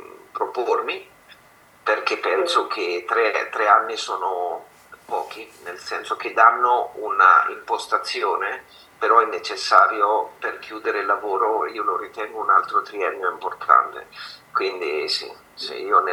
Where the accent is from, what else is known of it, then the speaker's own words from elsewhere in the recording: Corinaldo, Marche, Italy; io vengo dal paese di Maria Goretti, no? Che è Corinaldo.